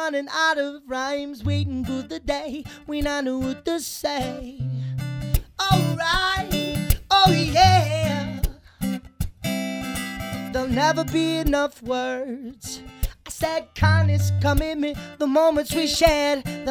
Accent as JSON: {"language": "English", "town": "Paris", "region": "Texas", "country": "United States", "tie": "born or raised there", "said": "Yep. I was born and raised in Paris, Texas."}